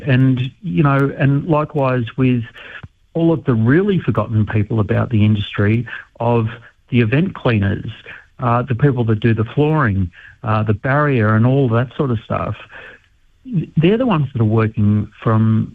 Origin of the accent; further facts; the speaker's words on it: Ferntree Gully, Victoria, Australia; I grew up in Ferntree Gully, and we used to ride our bikes.